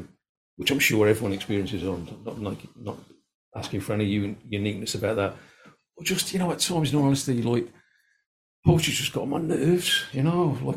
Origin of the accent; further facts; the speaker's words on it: Birmingham, West Midlands, United Kingdom; I grew up in Birmingham, which, you know, it's where Peaky Blinders is set, if anybody, you know. And I actually grew up in Small Heath, where Peaky Blinders is set.